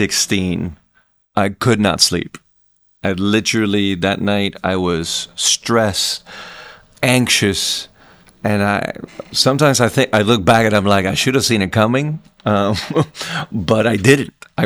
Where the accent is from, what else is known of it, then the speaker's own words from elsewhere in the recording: Puerto Rico; English is a second language; I was born and raised in Puerto Rico, meaning I am an American citizen. I have an American passport, but I don't have an American identity, right? I wasn't raised to … Pledge of Allegiance. I wasn't raised speaking English.